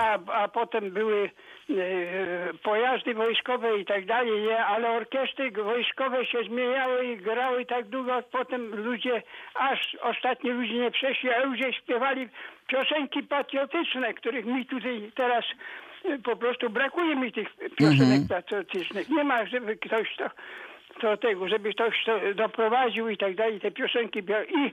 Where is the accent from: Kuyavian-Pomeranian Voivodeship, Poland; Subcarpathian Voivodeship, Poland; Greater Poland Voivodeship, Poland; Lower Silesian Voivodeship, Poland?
Greater Poland Voivodeship, Poland; Poznań; ja również pochodzę z Poznania i tak dalej. I przed wojną po prostu byłem wychowany, po prostu Bóg, honor, ojczyzna.